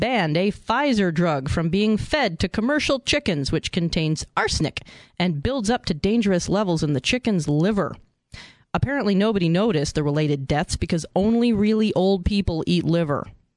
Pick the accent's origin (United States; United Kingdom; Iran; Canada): Canada; I'm Canadian. We're like lame, kind of.